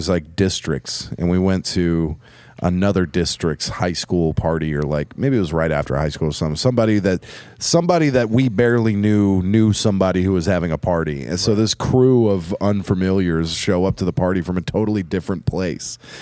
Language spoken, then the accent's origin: English; United States; Diplomatic immunity. I'm American.